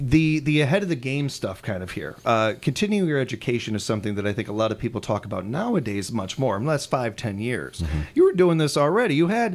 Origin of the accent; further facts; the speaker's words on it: United States; that's the way a lot of us Americans kind of picture it